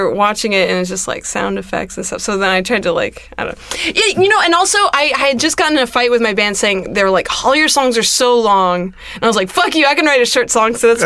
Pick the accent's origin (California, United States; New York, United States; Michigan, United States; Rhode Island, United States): California, United States; El Segundo; also born or lived in Inglewood; Yeah. I'm from El Segundo area.